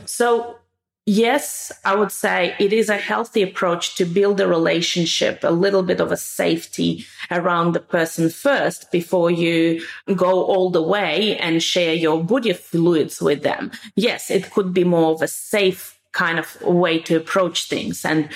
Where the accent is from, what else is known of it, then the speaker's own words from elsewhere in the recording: Russia; growing up in Russia, boys and girls, they are always together.